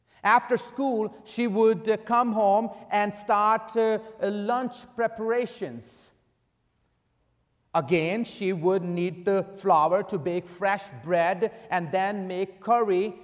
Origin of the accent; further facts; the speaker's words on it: Pakistan; I was born and raised in Pakistan.